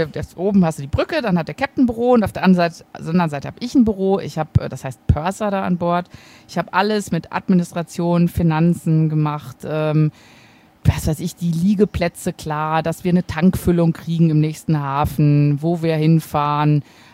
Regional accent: North Rhine-Westphalia, Germany; ich komme aus dem Sauerland

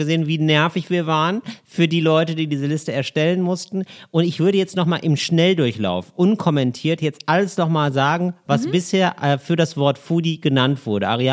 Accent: Geldern, North Rhine-Westphalia, Germany; das ist nahe meiner alten Heimat Geldern. Liebe Grüße an den Niederrhein.

